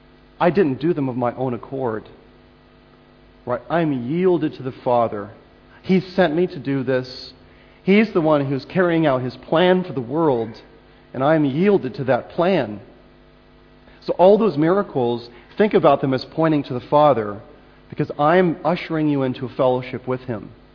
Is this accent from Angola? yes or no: no; United States; I only saw it because I was an American, and I'm an American